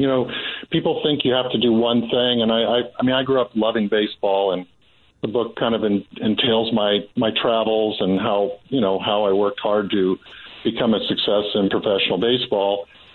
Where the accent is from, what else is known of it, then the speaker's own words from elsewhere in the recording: California, United States; First and foremost, growing up in Southern California, having the pleasure of listening to Vin Scully every single night on my transistor radio